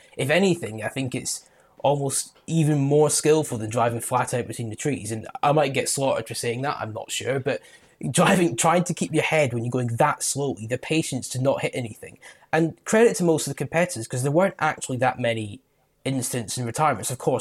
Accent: Scotland, United Kingdom; accent: Scottish; But I think my accent's very weird. Like I don't think I sound very Scottish at all, to be fair. Even up here, I don't feel like I sound very Scottish.

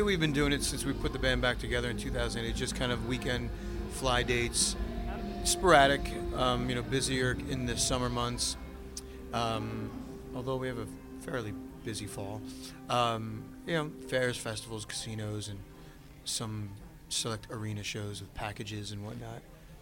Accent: New Jersey, United States; Home, actually. This is our home state, so we live here. So this is literally a day in the park for us.

